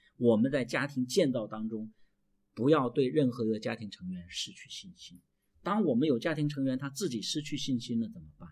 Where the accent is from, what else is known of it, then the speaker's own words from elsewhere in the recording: China; 我们中国人真的有一些很不好的坏习惯，然后我们还把它当成金科玉律。